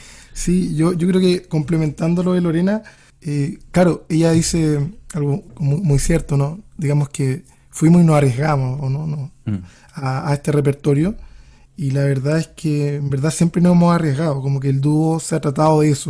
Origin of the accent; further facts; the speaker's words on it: Rancagua, O'Higgins, Chile; vino a desembocar en Rancagua, que es mi ciudad de origen, pero que tiene un pasar desde las montañas para mí.